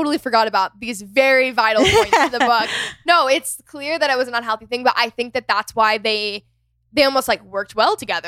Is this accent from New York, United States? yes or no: no; McKinney, Texas, United States; that's one town over from like my hometown, McKinney.